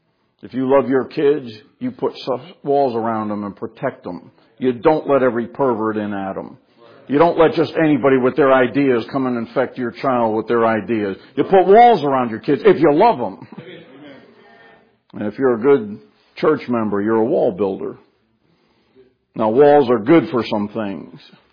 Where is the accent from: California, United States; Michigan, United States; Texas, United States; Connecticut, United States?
Connecticut, United States; also born or lived in Massachusetts; You know, where I grew up in Connecticut and where I was born in Massachusetts, all of New England is filled with rocks.